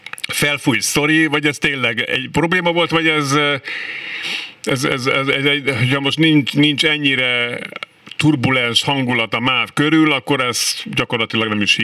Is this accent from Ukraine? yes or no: no; Budapest, Hungary; born there; én itt is születtem Budapesten